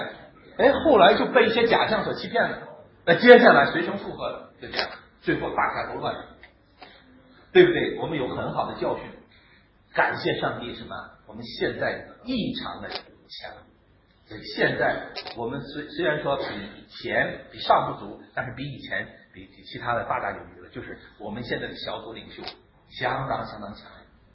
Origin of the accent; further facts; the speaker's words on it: Tianjin, China; 在天津，我们天津那块那边。